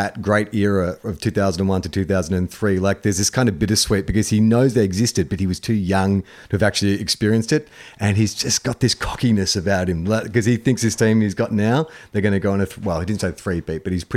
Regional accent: Sydney, New South Wales, Australia; Whilst born and bred in Sydney, very close to where you boys recently resided, I am actually proudly half Norwegian, thanks to my mother.

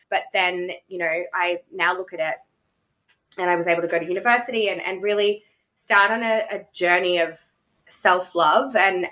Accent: Australia; growing up in Australia, like I never ever saw anyone that looked like me.

